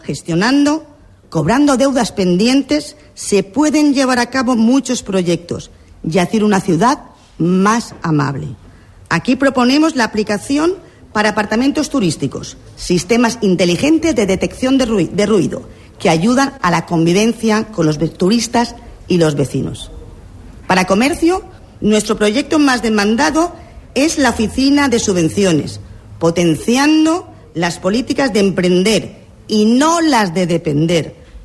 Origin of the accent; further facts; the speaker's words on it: Benidorm, Valencian Community, Spain; Soy de Benidorm y ahora estoy preparada para crear una realidad en la ciudad en que nací.